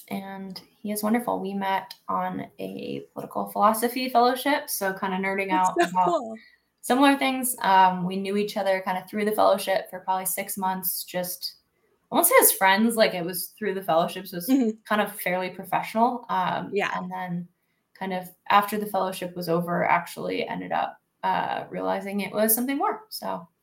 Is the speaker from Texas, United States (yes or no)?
no; New York, United States; I grew up in New York State.